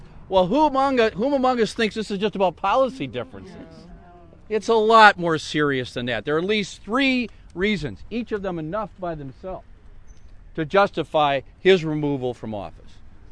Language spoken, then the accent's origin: English; Wisconsin, United States; it's great to be in my hometown here on a beautiful day